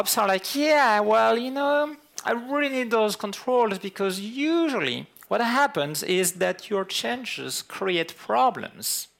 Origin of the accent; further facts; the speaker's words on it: France; accent: French; English is a second language; Excuse me if my French accent rises from time to time. It's the end of the day, and I tend to have the French coming back before getting out.